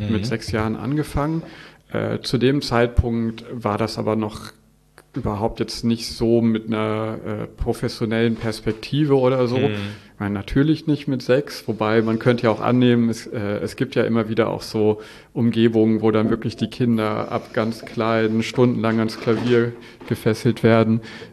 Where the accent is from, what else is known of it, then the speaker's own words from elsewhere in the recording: Düsseldorf, North Rhine-Westphalia, Germany; so im Düsseldorfer Umfeld, wo ich aufgewachsen bin, organisiert.